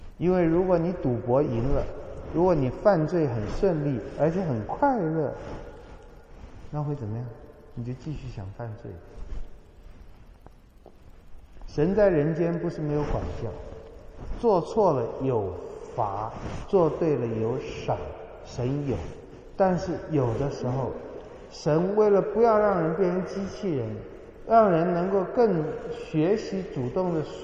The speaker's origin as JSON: {"language": "Chinese", "country": "China", "said": "我们中国人有一句话讲得很好，是孔夫子讲的吧，小人闲居而不善。"}